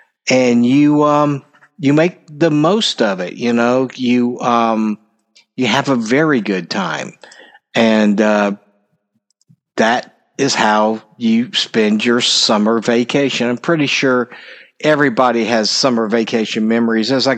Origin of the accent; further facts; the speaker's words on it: the South, United States; I was raised in the South, and I'm staying here.